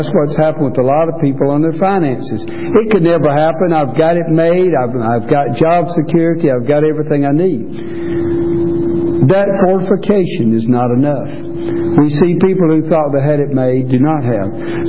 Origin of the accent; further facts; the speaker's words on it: Taylors, South Carolina, United States; When I was growing up, I grew up in Taylor's.